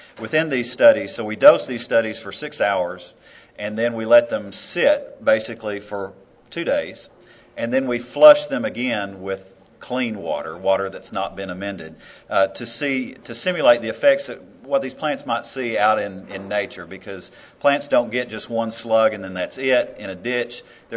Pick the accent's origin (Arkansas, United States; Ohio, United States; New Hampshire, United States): Arkansas, United States; I enjoy floating the streams around Mississippi and where I grew up in Arkansas, not so much like this.